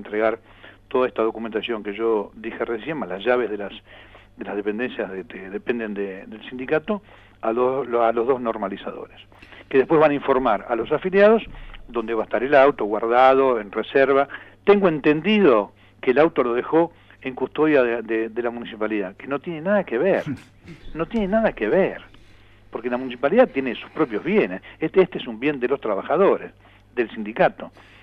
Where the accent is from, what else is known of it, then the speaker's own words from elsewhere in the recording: Avellaneda, Buenos Aires Province, Argentina; pues no soy de Patagones, pero bueno, yo soy de Avellaneda.